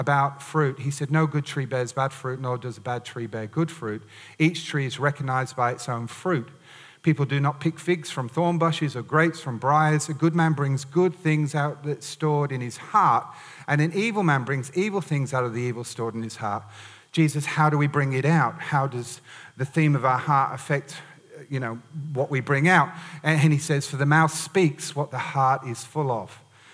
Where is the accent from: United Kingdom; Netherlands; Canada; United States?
United Kingdom; England; moved away; I thought when I came from England, all I'd seen is hedgehogs and, you know, like badgers.